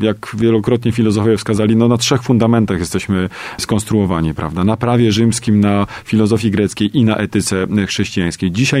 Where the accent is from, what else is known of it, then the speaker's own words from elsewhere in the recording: Wieluń, Łódź Voivodeship, Poland; pochodzę z archidiecezji częstochowskiej tutaj, spod Wielunia, prawda? Więc dla mnie i Matka Boska Jasnogórska, i Kościół katolicki ma kluczowe znaczenie w jakby w tworzeniu mojej własnej tożsamości.